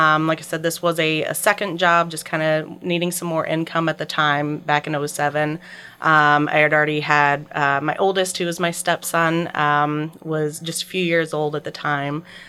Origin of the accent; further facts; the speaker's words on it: Godfrey, Illinois, United States; I grew up in Godfrey. Went to Alton schools and graduated from Alton High School 2004.